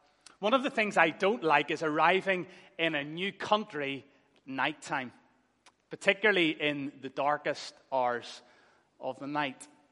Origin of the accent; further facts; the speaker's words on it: Northern Ireland, United Kingdom; If we come from Northern Ireland on our foreign holidays, we might say to one another in our family, we'll not know ourselves in the morning when we get up.